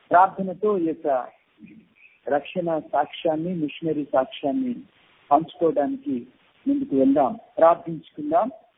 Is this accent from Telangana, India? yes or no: yes; Khammam, Telangana, India; నా స్వస్థలం ఖమ్మం పట్టణం. క్రైస్తవ కుటుంబంలో నేను జన్మించాను.